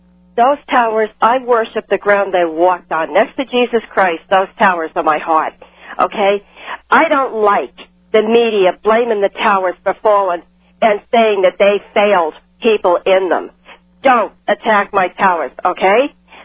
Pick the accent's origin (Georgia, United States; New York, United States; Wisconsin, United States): New York, United States; If you can tell by my accent, I'm from New York, okay?